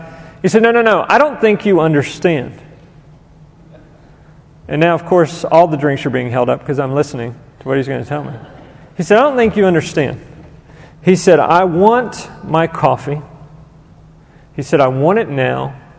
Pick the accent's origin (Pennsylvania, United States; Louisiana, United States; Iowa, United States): Louisiana, United States; We came from Louisiana.